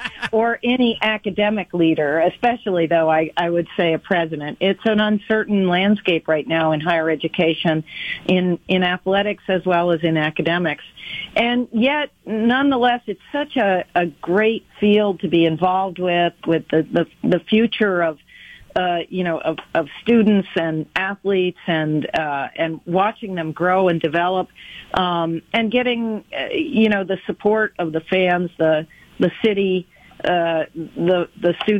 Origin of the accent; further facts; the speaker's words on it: East, United States; I'm from the East, and I've always been a Celtics fan.